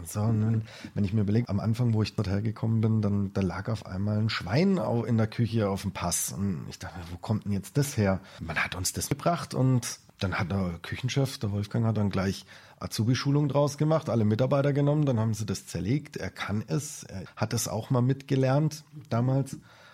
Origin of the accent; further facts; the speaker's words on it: Germany; Also es ist bei uns im Spessart traditionell, das geht eigentlich auch zurück auf die Waldarbeiter früher.